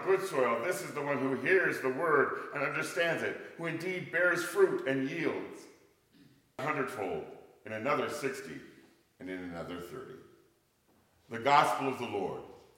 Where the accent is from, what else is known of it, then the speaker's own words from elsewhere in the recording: Oregon, United States; I came from Oregon where they have sand dunes on the coast, right?